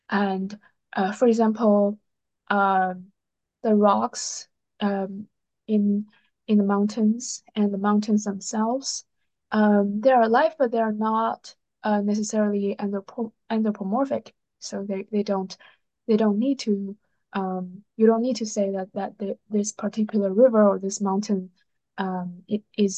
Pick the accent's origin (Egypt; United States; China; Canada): China; And I grew up in China, and my grandma is a Manchu, which is a minority ethnic group.